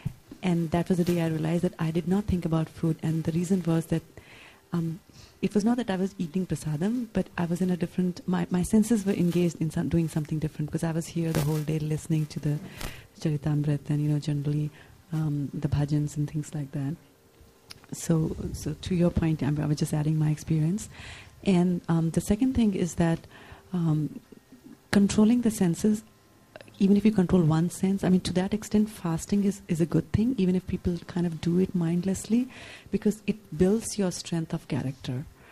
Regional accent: India; I'm from India, where keeping fasting on certain days is a very common thing

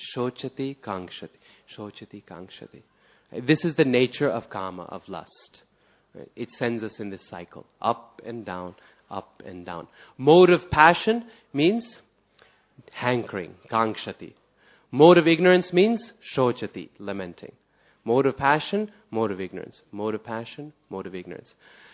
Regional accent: Boise, Idaho, United States; And he came to one to my hometown in Boise, Idaho.

